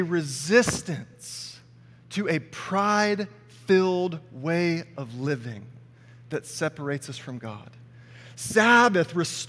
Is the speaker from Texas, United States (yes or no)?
yes; Texas, United States; I was raised in Texas. Born in Texas, have lived in Texas my whole life.